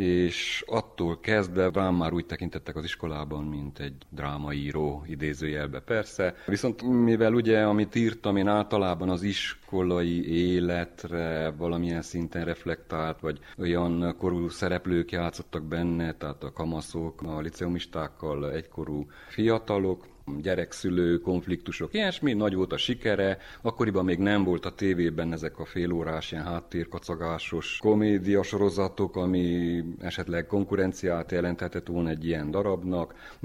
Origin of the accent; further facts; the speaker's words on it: Miercurea Ciuc, Harghita, Romania; csíkszeredai vagyok, 52 éves, programozó.